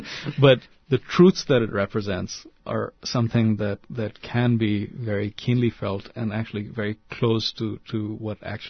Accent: India; growing up in India in the 60s and 70s

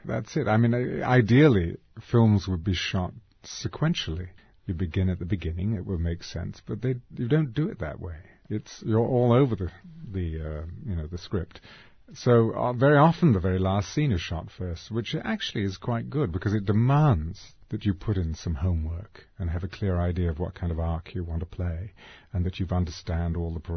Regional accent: United Kingdom; now in United States; years. I'm an American now.

